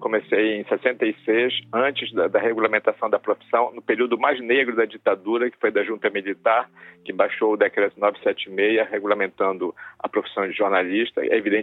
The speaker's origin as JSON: {"language": "Portuguese", "region": "Pará", "country": "Brazil", "tie": "born there", "said": "Avio é um micro camarão que só dá numa área do Tapajós, onde eu nasci"}